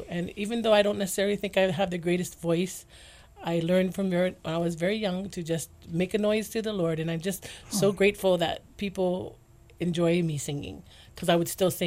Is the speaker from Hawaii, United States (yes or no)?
yes; Kailua, Hawaii, United States; I was born and raised, and I always say well-fed, if your listeners could see me, in Kailua.